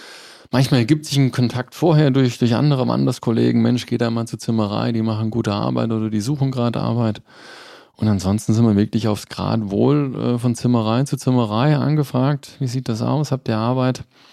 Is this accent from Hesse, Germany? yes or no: yes; Hesse, Germany; moved away as an adult; Ich komme aus der Nähe von Fulda, Hessische Rhön, Dreiländereck, Hessen, Thüringen, Bayern. Das ist meine Heimat.